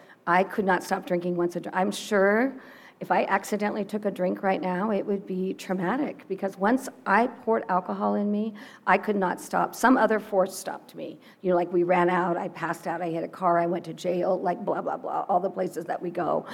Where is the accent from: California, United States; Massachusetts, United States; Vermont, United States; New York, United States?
California, United States; Ridgecrest; now in Newport Beach, United States; I'm from Ridgecrest. I was born and raised here.